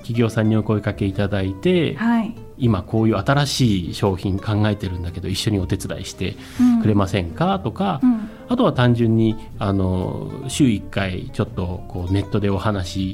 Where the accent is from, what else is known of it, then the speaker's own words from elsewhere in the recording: Hachinohe, Aomori, Japan; 32、3まで勤めてまして、はい、辞めて U ターンをしてきた、地元八戸に戻ってきたという形なんですが